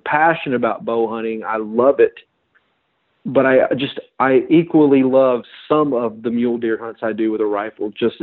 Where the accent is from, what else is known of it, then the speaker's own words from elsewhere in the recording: Texas, United States; But I came back home to my home state of Texas and started laying down animals with the rifles again.